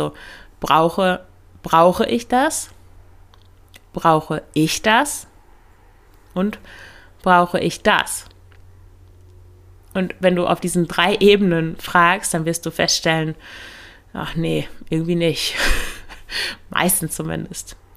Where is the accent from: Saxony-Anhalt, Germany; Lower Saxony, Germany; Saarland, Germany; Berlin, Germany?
Lower Saxony, Germany; Ich komme ja aus dem Emsland, da gibt es nicht viel zu shoppen, zumindest damals gab es da nichts.